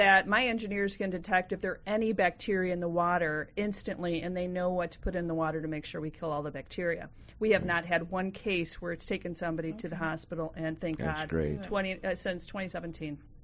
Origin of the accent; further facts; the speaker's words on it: United States; I am proud not only being American being a female, a veteran.